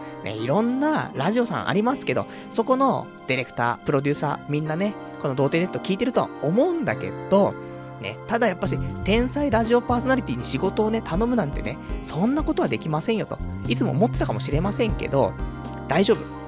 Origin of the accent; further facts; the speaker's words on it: Saitama, Japan; 私埼玉出身ですから